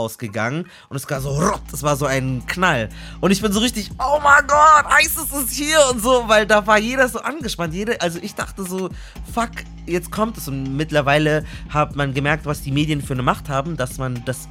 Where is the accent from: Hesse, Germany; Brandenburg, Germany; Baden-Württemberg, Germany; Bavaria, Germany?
Bavaria, Germany; Munich; Ich bin ja aus München, haben wir auch eingangs erklärt.